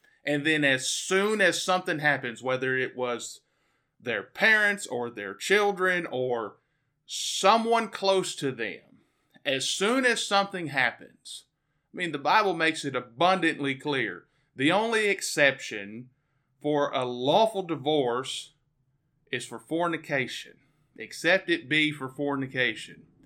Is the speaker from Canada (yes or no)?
no; Pine Bluff, Arkansas, United States; I'm quickly reminded of, I grew up in Pine Bluff, Arkansas.